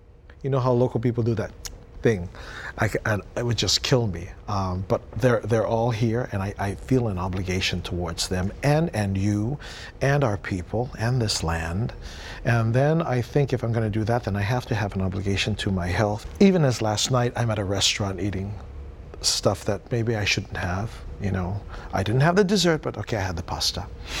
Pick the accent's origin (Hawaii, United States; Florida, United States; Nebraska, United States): Hawaii, United States; North Kohala; You know, we're from Kohala on the Big Island.